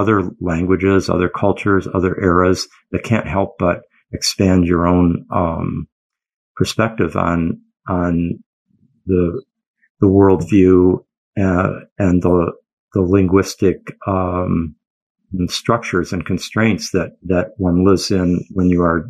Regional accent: Michigan, United States; also born or lived in Geneva, Switzerland; I was born in Geneva, Switzerland, actually in February 1950. I grew up in the United States and in Michigan, for up until I was 18 and went off to college then.

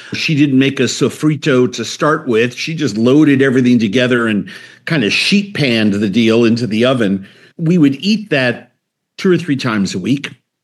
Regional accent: Long Island, New York, United States; born there; I was immediately taken to the beach near our house in Long Island and dipped into the Atlantic

